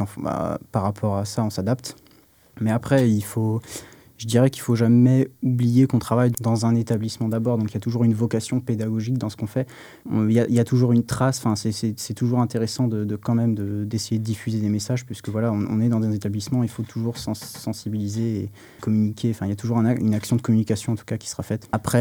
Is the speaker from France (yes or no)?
yes; Rennes, Brittany, France; Donc pour le coup, moi, je suis rennais, donc c'est le territoire rennais.